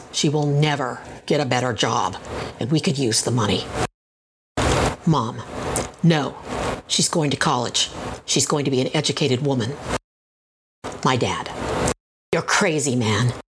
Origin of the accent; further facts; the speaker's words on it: Fresno, California, United States; We were relatively poor. I was a Latina growing up in Fresno, California, with a leg brace and a bad limp.